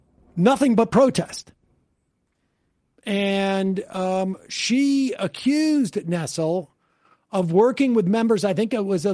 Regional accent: Worcester, Massachusetts, United States; Why am I going to Springfield? I grew up in Worcester. I don't need to go to see a worse version of Worcester.

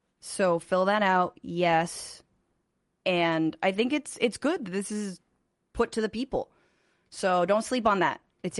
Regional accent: California, United States; I'm just from California, whatever.

